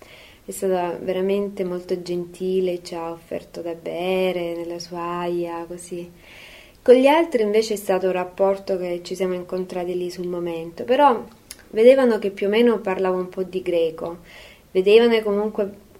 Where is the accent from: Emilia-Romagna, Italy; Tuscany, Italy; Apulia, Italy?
Apulia, Italy; Calimera; sempre fatto musica salentina e poi sono di Calimera, quindi il Grico è stato sempre una parte fondamentale.